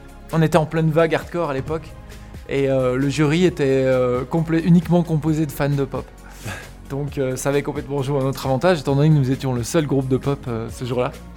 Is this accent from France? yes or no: no; Charleroi, Wallonia, Belgium; moved away; je suis un Carolo qui s'est quand même très vite expatrié. Parce que moi, j'ai connu surtout la région de Pontacelle dans les années...